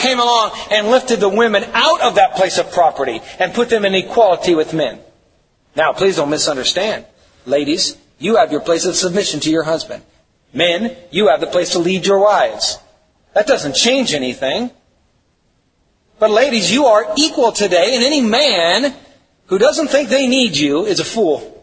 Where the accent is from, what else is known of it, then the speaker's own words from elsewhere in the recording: Wisconsin, United States; Now, we're from Wisconsin, we know barns.